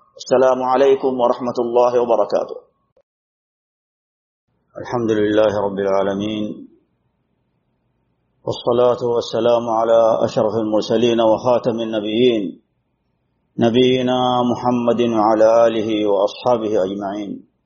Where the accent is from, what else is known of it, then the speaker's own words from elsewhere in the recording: Saudi Arabia; هذه البلاد، بلادنا المملكة العربية السعودية